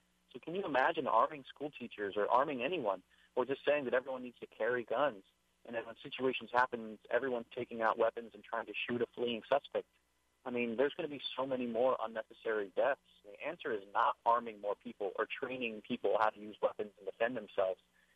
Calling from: Kaneohe, Hawaii, United States; I'm calling from Kaneohe.

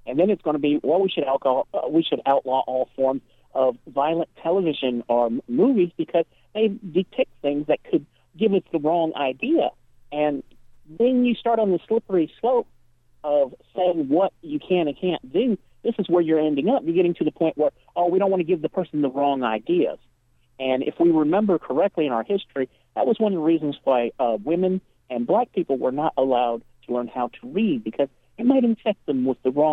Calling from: Harlan, Kentucky, United States; I'm from Harlan.

